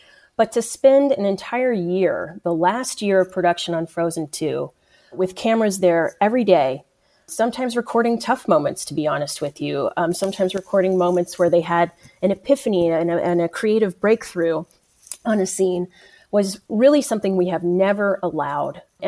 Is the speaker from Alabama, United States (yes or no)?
no; Indiana, United States; which is I grew up in Indiana, and I was lucky enough to be able to go to Disney World with my family as a kid.